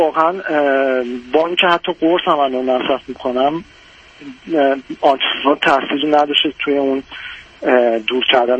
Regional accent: Iran; moved away; به من بسیار کمک کردن که منو حمایت کردن که حتی بیام خارج از ایران و بتونم پیشرفت کنم

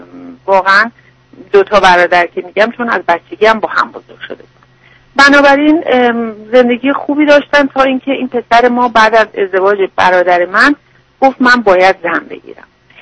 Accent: Iran; moved away as an adult; now in Canada; من حدود 30 سال پیش از ایران به کانادا اومدم

